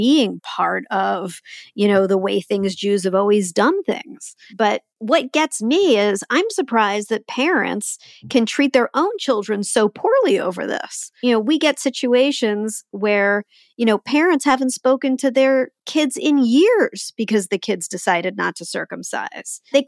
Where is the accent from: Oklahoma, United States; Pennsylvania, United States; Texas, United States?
Pennsylvania, United States; Philadelphia; growing up in Philadelphia in the 1980s